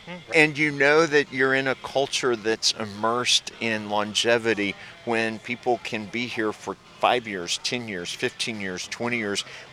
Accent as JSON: {"language": "English", "region": "Missouri", "country": "United States", "tie": "born or raised there", "said": "I grew up here in the Ozarks, and I was fascinated by this place."}